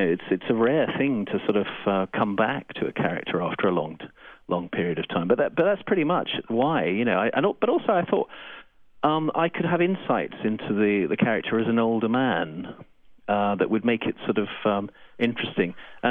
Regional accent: Edinburgh, Scotland, United Kingdom; Well, we're from the same city. We're both from Edinburgh.

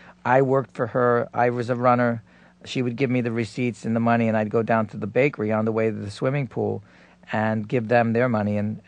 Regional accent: New Jersey, United States; I don't think, to my knowledge, that he had even an idea that I was from New Jersey.

